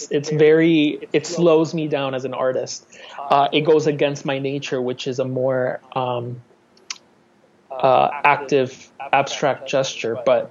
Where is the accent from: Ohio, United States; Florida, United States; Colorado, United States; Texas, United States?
Florida, United States; Miami; also born or lived in Quito, Ecuador; People ask me where I'm from. I say I'm from Miami first. I say I was born in Ecuador, but I'm from Miami, because that's the truth.